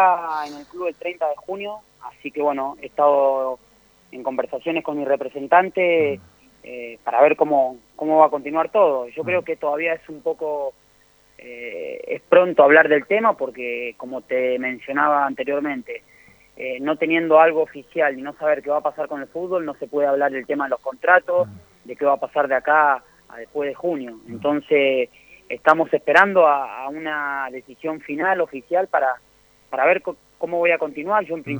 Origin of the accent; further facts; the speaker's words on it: Mendoza, Argentina; Santa Fe es una provincia muy similar a lo que es Mendoza, de donde soy yo.